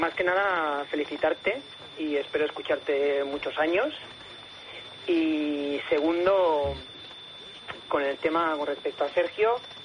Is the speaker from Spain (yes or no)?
yes; Spain; todos somos de España